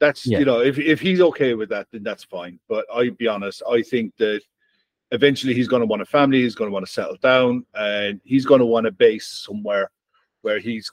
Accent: Cork, Munster, Ireland; Well, he's from the same part of Ireland as me. We're both from Cork.

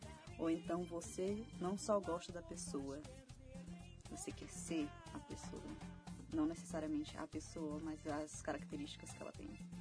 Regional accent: São Luís, Maranhão, Brazil; now in São Paulo, Brazil; Eu não sou daqui de São Paulo, eu e Luiz, nós não somos de São Paulo, ele é de Brasília e eu sou de São Luís, Maranhão.

